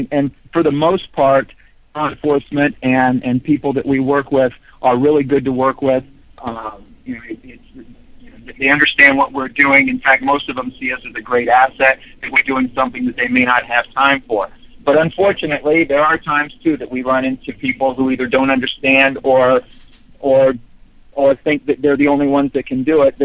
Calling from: New York, United States; I'm calling in from New York

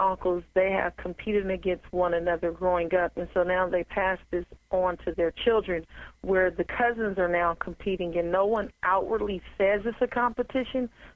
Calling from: Rancho Cucamonga, California, United States; Yes, California, from Rancho Cucamonga. It's like the Inland Empire area.

